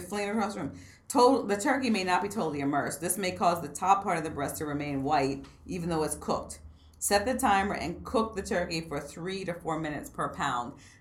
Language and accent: English; Maryland, United States; Well, I'm from Maryland, but I'd never heard of deep frying it's a whole turkey.